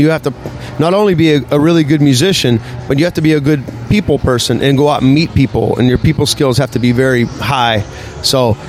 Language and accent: English; Pittsburgh, Pennsylvania, United States; when I was 16, 15, I used to see him in Pittsburgh, in my hometown